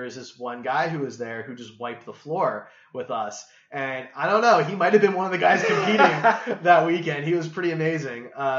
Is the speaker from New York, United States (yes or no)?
no; Kansas City, Missouri, United States; We're from Kansas City.